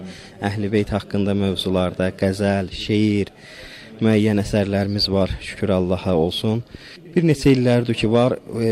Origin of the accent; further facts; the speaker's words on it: Baku, Azerbaijan; Azərbaycandan gəlmişik, Bakıdan gəlmişik.